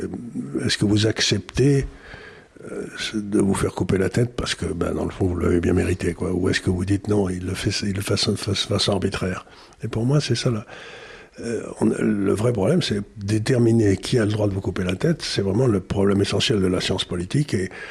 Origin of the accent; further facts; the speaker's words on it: South Korea; quand j'étais jeune, en Corée, de temps en temps, ils faisaient des grèves